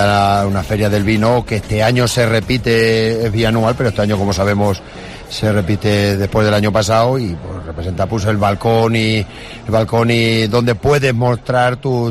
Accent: La Solana, Castilla-La Mancha, Spain; Pues los galanes, buenos días, somos de La Solana.

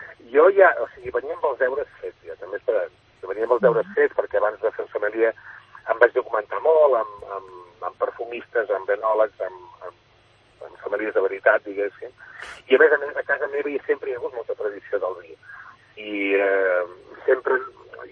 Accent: La Riera de Gaià, Catalonia, Spain; alguns coneguts d'aquí del meu poble, jo soc de la Riera de Gaià

